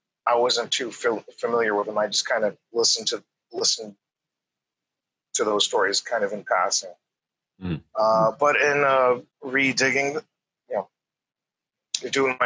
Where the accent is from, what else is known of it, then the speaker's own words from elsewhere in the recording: South Korea; also born or lived in United States; I was born in the States to a Korean dad and a Brazilian mom, both of who were English profs. Both of them taught at Korean universities here. And so I grew up in Korea, but attended American schools.